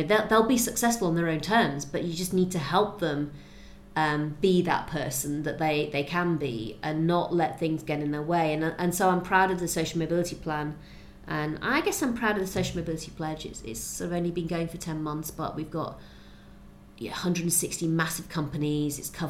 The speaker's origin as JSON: {"language": "English", "town": "Rotherham", "region": "Yorkshire and the Humber", "country": "United Kingdom", "tie": "born or raised there", "lives_now": "London, United Kingdom", "said": "I grew up in Rotherham"}